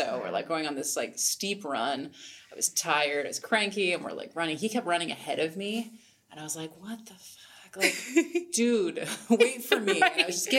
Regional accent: Pacific Northwest, United States; We, growing up in the Northwest and like the, I mean, we have incredible nature

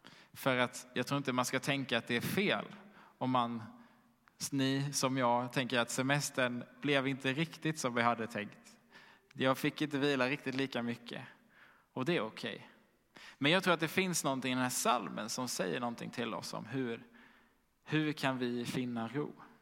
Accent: Helsingborg, Skåne, Sweden; Jag sitter vid frukostbordet hemma i Helsingborg.

